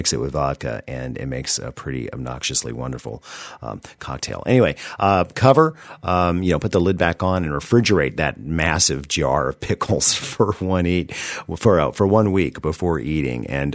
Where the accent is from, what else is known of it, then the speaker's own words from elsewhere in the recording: Georgia, United States; also born or lived in California; I'm from Georgia. Confession. I mean, I was born in California, but my mom and my dad were from Georgia, and they moved to California on their honeymoon, and they had me, and then they came back when I was like 8 years old.